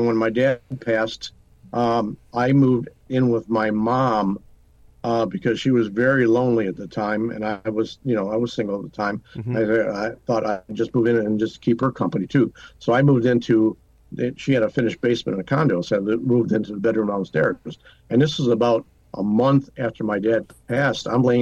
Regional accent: Detroit, Michigan, United States; I'm from Detroit. I grew up in Detroit.

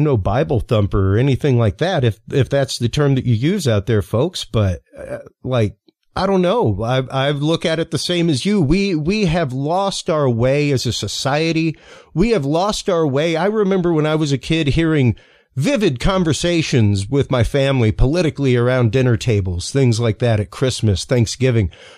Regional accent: Louisiana, United States; I'm Cajun. Cajun is one of the only cultures indigenous to right here, America.

